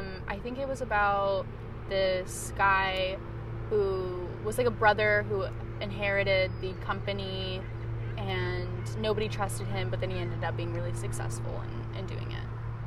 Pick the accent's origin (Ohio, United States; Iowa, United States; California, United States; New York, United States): Ohio, United States; Akron; So I always said, you know, Akron, LeBron James, and like Dave Chappelle.